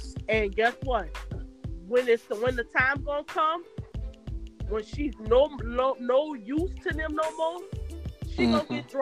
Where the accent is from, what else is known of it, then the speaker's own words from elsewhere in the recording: New Orleans, Louisiana, United States; But guess what? I'm from New Orleans.